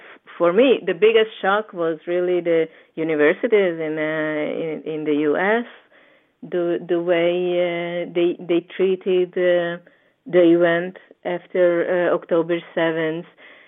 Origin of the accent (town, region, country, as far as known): Hungary; English is a second language; moved away as an adult; now in Israel